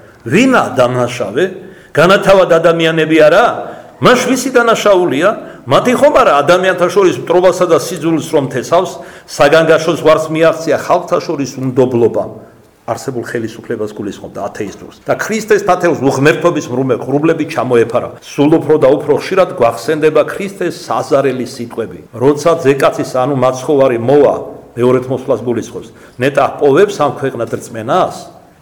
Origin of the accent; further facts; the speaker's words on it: Kartli, Georgia; მაგრამ მე მარტივად ვიტყვი, ქართლელი ვარ